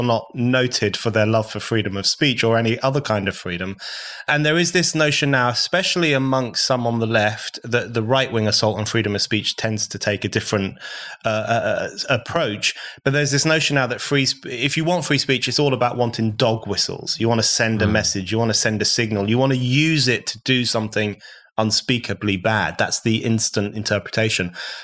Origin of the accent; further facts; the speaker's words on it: England, United Kingdom; born there; I was born in the UK, unlike you. My parents are foreigners, I'm British born.